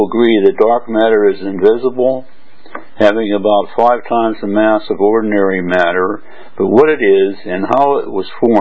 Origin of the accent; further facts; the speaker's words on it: United States; now in Hong Kong; I'm an American living in Hong Kong in Berlin.